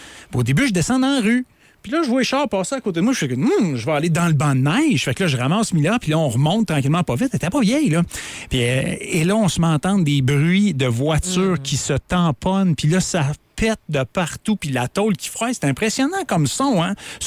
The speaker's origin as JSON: {"language": "French", "town": "Chicoutimi-Nord", "region": "Quebec", "country": "Canada", "said": "à me rendre chez nous à Chicoutimi-Nord"}